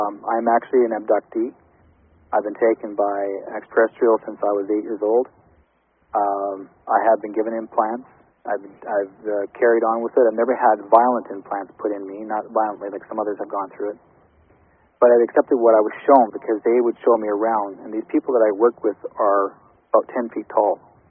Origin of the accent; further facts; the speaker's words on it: Brandon, Manitoba, Canada; I'm actually Ojibwe, Métis. I'm originally from Brandon, Manitoba, in Canada.